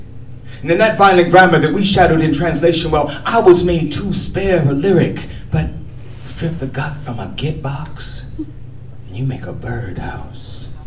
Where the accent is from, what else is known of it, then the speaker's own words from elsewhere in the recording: San Francisco, California, United States; not only here in Dublin, not only in my hometown of San Francisco, but all over the world